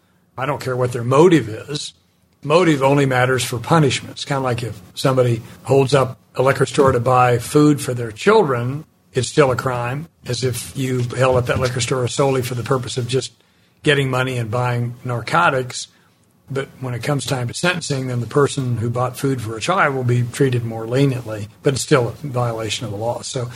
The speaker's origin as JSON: {"language": "English", "region": "Oklahoma", "country": "United States", "tie": "born or raised there", "said": "And in Oklahoma, growing up in Oklahoma, especially if you were in the legislature, you know, there were nice Republicans, but there were nice Democrats, too."}